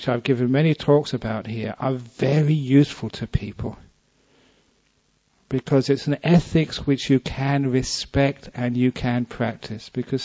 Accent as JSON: {"language": "English", "town": "Acton", "region": "London", "country": "United Kingdom", "tie": "born there", "said": "I was born in Acton"}